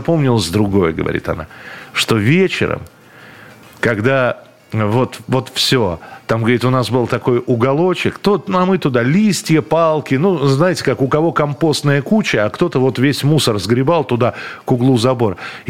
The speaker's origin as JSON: {"language": "Russian", "region": "Moscow", "country": "Russia", "said": "Я тоже из Москвы, и мы также ходили в парки весной."}